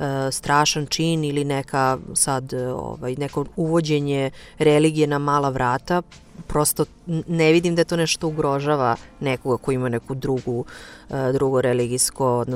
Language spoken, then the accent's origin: Serbian; Serbia; mislim da mi kao Srbi, s obzirom da jedini i imamo slave, to vidimo kao deo našeg kulturnog identiteta.